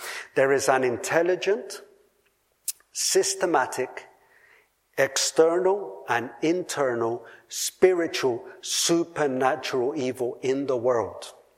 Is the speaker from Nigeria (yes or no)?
no; Colombia; I come from Colombia. Colombia is one of the most biodiverse countries in the world after Brazil, and the most diverse in terms of flowers and plants in the world. Colombia is beautiful.